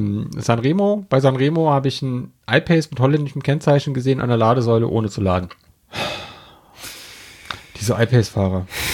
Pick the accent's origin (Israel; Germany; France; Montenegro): France; moved away; ich bin Franzose, aber gut, ich lebe nicht in Frankreich.